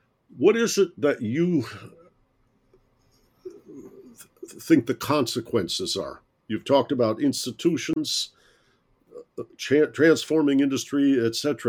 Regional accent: Detroit, Michigan, United States; growing up in Detroit, my dad worked downtown.

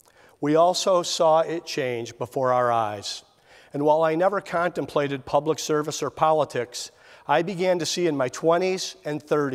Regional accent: Toledo, Ohio, United States; I was raised in Toledo, Ohio. My dad was a cop. My mom stayed at home. My grandparents lived pretty much down the street. We were Midwestern and Middle America.

